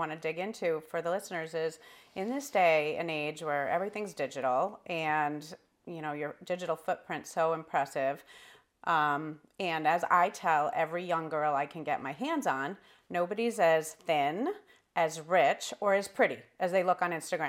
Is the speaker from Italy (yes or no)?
no; East Coast, United States; Hey, I'm from the East Coast.